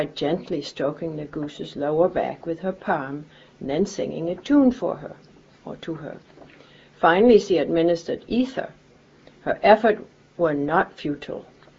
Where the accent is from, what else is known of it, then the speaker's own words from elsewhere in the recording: Skagen, North Denmark Region, Denmark; I grew up in Denmark's most northern town. It's called Skagen